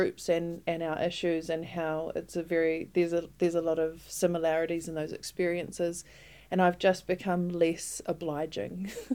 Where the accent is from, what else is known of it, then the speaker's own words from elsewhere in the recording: West Coast, New Zealand; I'm from the West Coast. My whānau are from a place called Arahura, just north of Hokitika.